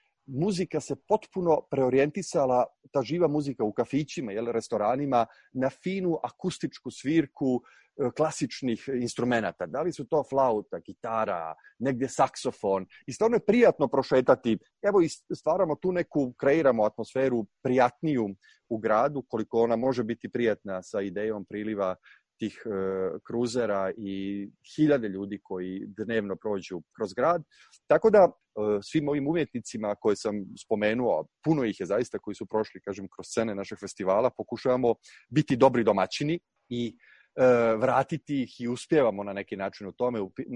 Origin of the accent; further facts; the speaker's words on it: Kotor, Kotor Municipality, Montenegro; Ja kao muzičar, ja sam odrastao u Kotoru